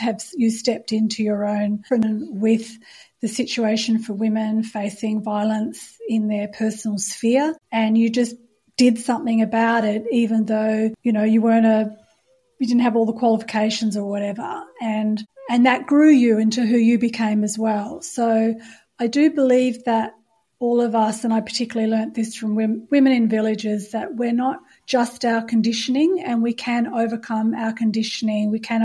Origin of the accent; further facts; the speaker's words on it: Perth, Western Australia, Australia; growing up in Perth